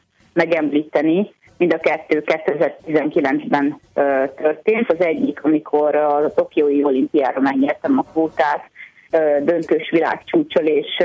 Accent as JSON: {"language": "Hungarian", "town": "Keszthely", "region": "Zala", "country": "Hungary", "tie": "born or raised there", "said": "Jenesdiáson, ahol én élek igazából Keszthelyen Jenesdiáson, ott nevelkedtem azon a lőtéren"}